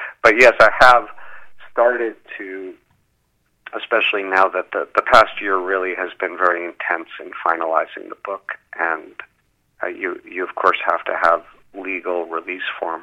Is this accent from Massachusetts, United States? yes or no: yes; Massachusetts, United States; I'm Irish Catholic from Massachusetts.